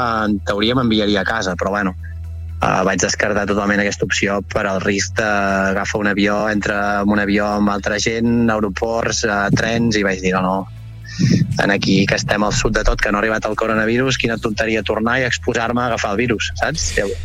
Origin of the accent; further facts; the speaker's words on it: Torroella de Montgrí, Catalonia, Spain; Jo sóc de Torroella amb Montgrí l'Estartit, sí, visc a l'Estartit